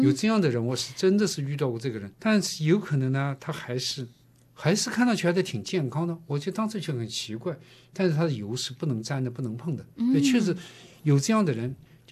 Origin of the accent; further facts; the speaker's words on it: China; now in Australia; 我们知道，我们都是从中国来的，以前真的没有太多的这些观念